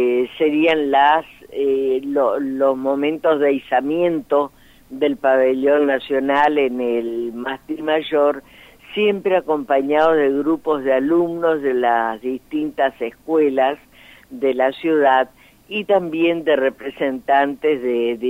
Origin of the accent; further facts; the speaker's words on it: Argentina; Y nos distinguen como argentinos.